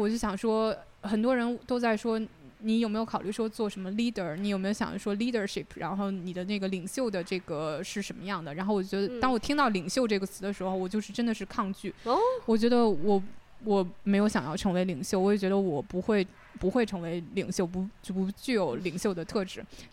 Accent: China; 我说我从大陆来

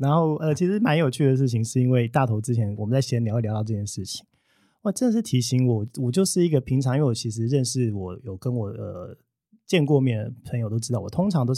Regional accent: Japan; Chinese is a second language; 如果我们要以国籍上来讲，我是一个日本人没有错，只是中文讲的比较好一点点。

